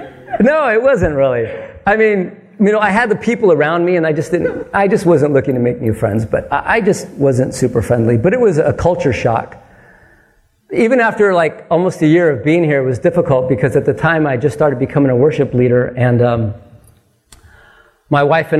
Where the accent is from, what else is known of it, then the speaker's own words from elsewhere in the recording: Hawaii, United States; I'm like, I went to Kaiser High School in Hawaii.